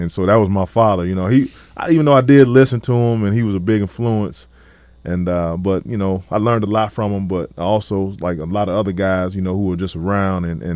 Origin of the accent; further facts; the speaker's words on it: East Chicago, Indiana, United States; also born or lived in Gary; And I was born in Gary, and we lived in East Chicago, but I went to school in Gary.